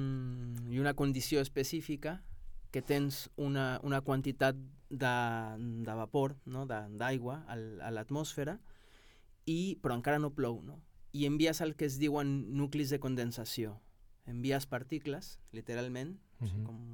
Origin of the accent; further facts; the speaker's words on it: Mexico; Jo sóc de Mèxic, sóc de Mèxic, és veritat.